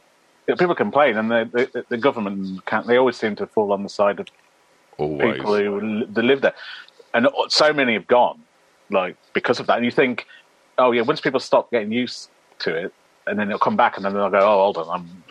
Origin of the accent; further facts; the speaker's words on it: Tamworth, West Midlands, United Kingdom; So I'm from Tamworth, just right. north of Birmingham. Actually, a place called Faisley, which is just outside of Tamworth